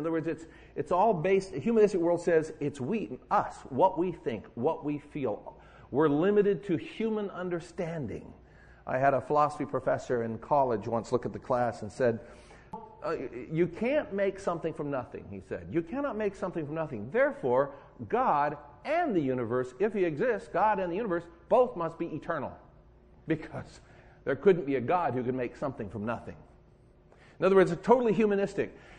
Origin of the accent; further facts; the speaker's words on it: United States; And I'm an American. I have loyalty to America.